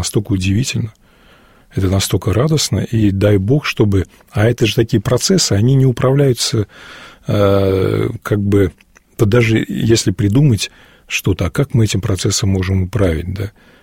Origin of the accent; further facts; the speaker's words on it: Saint Petersburg, Russia; Я вырос в Ленинграде, родился в этом году